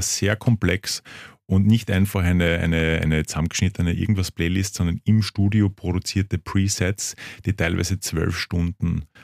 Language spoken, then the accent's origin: German; Klagenfurt, Carinthia, Austria; Ich komme aus Kärnten, aus Klagenfurt, auch teilweise Bauernfamilie.